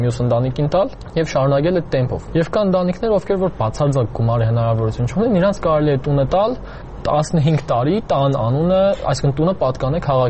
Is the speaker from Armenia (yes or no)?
yes; Gyumri, Shirak, Armenia; Իմ փորձովս ասեմ, էլի ես Գյումրեցի եմ